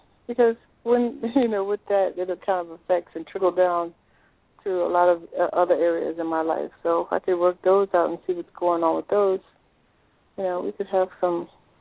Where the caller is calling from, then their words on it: Delaware, United States; I'm calling from Delaware.